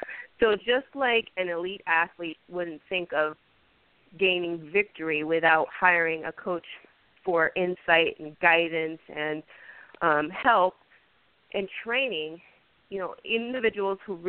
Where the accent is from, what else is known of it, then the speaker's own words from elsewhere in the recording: Miami, Florida, United States; also born or lived in Puerto Rico; I'm originally from Puerto Rico and grew up in Miami, Florida. So about 15 years ago, I moved to Northern Illinois with my son just to create a better life for myself and for him.